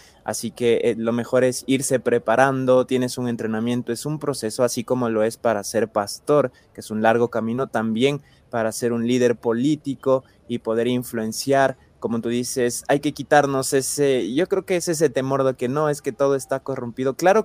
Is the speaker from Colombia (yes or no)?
no; Ecuador; esta semana crucial que tenemos los ecuatorianos